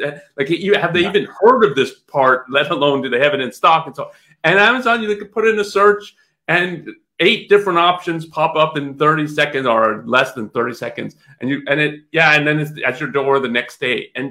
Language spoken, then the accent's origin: English; Canada; I was born in Canada, raised in Canada, but I'm, my parents are, one is from India and one's from Germany.